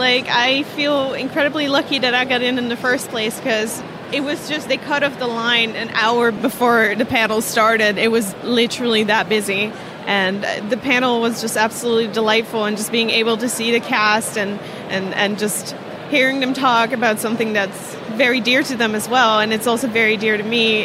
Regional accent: Netherlands; English is a second language; I'm from the Netherlands

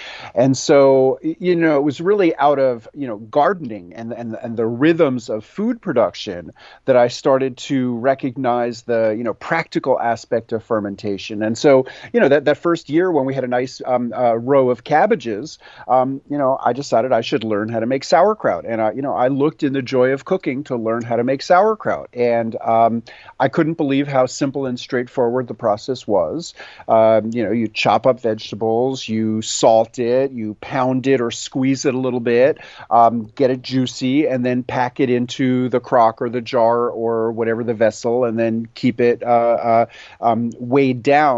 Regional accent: New York City, New York, United States; I would say the first step was as a kid growing up in New York City, which is where I lived. I loved pickles. My My family's from Eastern Europe. My grandparents are immigrants

